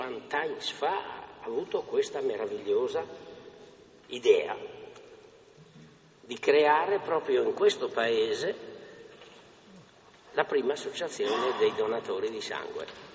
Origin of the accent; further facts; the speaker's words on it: San Daniele del Friuli, Friuli-Venezia Giulia, Italy; Ma siccome che io sono di San Daniel